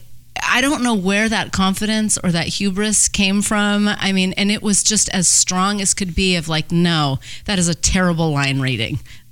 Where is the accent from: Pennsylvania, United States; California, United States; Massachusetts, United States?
California, United States; Riverside; I grew up in Riverside. I don't know if that's lucky, but I grew up in Riverside, and we had a huge theater in town called Riverside Civic Light Opera